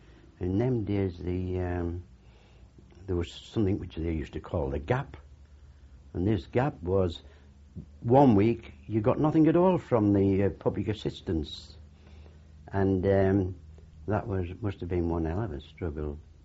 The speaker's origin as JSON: {"language": "English", "town": "Sunderland", "region": "North East England", "country": "United Kingdom", "tie": "born or raised there", "said": "I was born in Hendon. That was the poor part of Sunderland. In tourist houses, where you had probably three families in the same"}